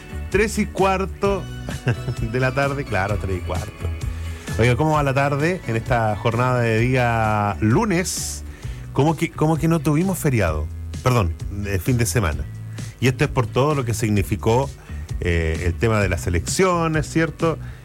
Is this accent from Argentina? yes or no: no; Chile; Que no comúnmente, reitero, nos afectan a nosotros como chilenos